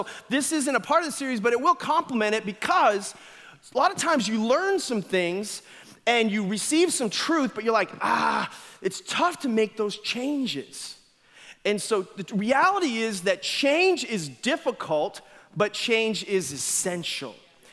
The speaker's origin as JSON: {"language": "English", "town": "Boston", "region": "Massachusetts", "country": "United States", "said": "And so I'm from Boston, and so"}